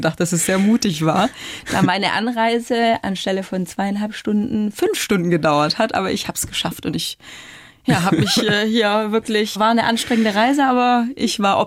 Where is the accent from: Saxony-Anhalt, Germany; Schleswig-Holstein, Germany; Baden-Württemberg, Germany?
Baden-Württemberg, Germany; Ja, und ich komme ja aus dem Schwabenländle, aus dem Großraum Stuttgart und ich liebe Autofahren.